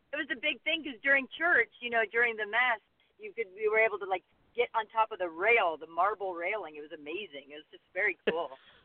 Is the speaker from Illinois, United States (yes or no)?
no; Miami, Florida, United States; I was born. I lived in Miami.